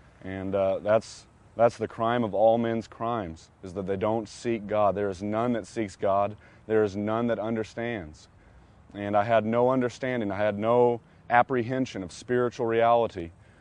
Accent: Columbia, Missouri, United States; I'm 22 years old, and I'm from Columbia, Missouri, in the United States here.

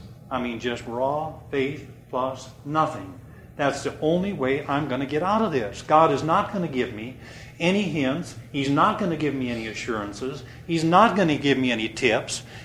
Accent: Iowa, United States; now in Kirksville, United States; When I moved from Iowa to Kirksville, I began to doubt and be very, very troubled as to whether I'd made the right decision. Leaving my home

